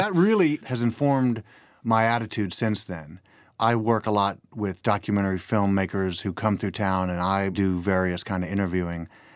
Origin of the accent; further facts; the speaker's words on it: Memphis, Tennessee, United States; I grew up in Memphis